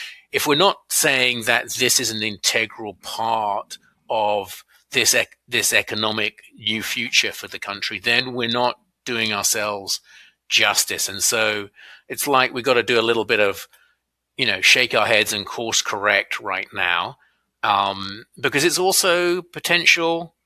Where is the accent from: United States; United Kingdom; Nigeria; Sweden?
United Kingdom; now in Canada; my home country, the UK